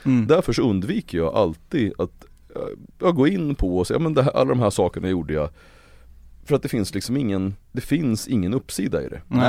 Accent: Uppsala, Uppsala County, Sweden; Som de människorna som jag umgicks med och där jag växte upp.

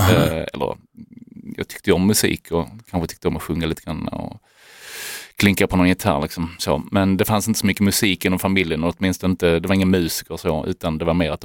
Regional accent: Glumslöv, Skåne, Sweden; Just när vi växte upp i Glumslöv också kan jag ju nämna

